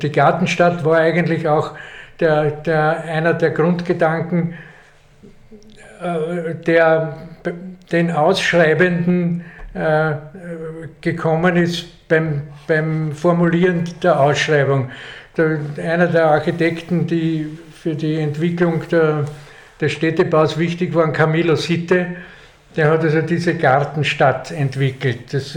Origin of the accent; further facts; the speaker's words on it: Graz, Styria, Austria; now in Vienna, Austria; Also die längste Zeit habe ich vorher in Graz verbracht, weil ich die ganze das Gymnasium in einem Internat gelebt habe. Meine Familie hat dann zunächst am Semmering und dann in Floridsdorf bzw. im zweiten Bezirk gewohnt